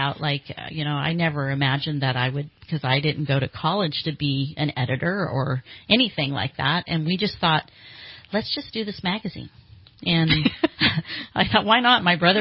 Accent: San Rafael, California, United States; I grew up in San Rafael, moved to Santa Rosa

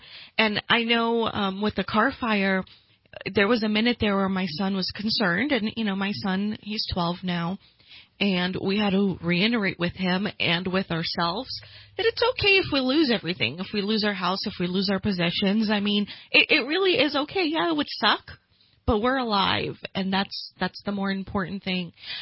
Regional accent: Florida, United States; but I'm from Florida, so, yeah. You know, it's two different worlds.

